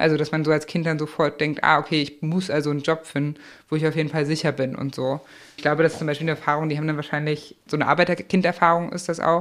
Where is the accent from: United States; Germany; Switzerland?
Germany; East Germany; Ich bin ja nicht in dem Gefühl groß geworden, ich bin jetzt in Ostdeutschland